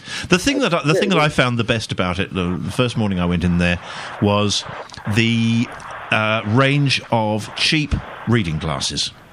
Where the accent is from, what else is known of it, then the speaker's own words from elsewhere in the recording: Brighton, South East England, United Kingdom; whether it's places like Atlantic City in New Jersey or my hometown of Brighton.